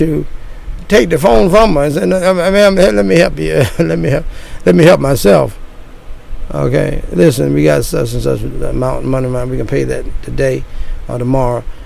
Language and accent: English; United States; And I'm from America. She's from Jamaica.